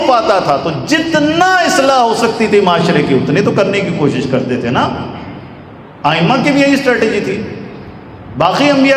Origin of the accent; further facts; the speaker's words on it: Pakistan; born there; یہ پاکستان ہمارا وطن ہے، ہماری مادر وطن ہے، ہم یہاں پیدا ہوئے ہیں، یہی مرنا ہے، یہی ہماری نسلوں نے جینا ہے۔